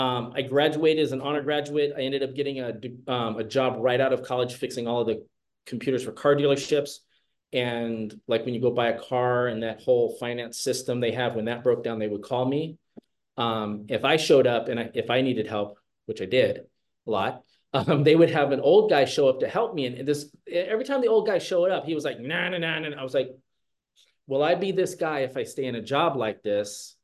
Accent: Las Vegas, Nevada, United States; I actually was born and raised in Las Vegas, Nevada. I grew up there.

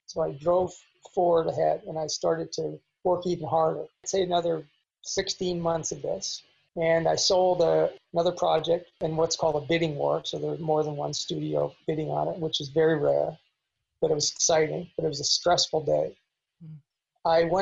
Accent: Canada; now in Los Angeles, United States; And when I came to Los Angeles from Canada

